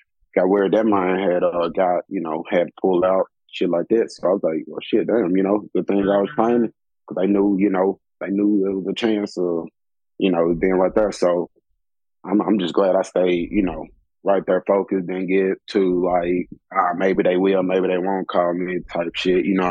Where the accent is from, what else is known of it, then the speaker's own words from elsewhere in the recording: Memphis, Tennessee, United States; Man, I'm from Memphis, bro. My God, man, I'm from Memphis, bro. My mental preparation's out there on Beale Street